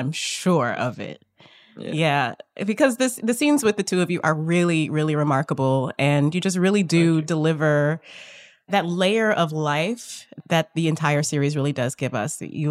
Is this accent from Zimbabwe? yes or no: no; Midwest, United States; I grew up in the Midwest.